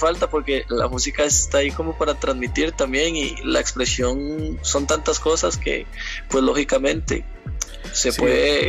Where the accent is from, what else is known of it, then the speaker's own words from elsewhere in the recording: Costa Rica; fue simplemente como mi libre expresión como costarricense en ese momento.